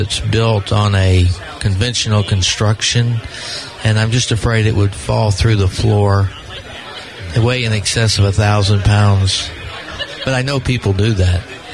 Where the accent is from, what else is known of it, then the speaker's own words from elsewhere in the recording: Benton, Arkansas, United States; I'm from Benton, Arkansas.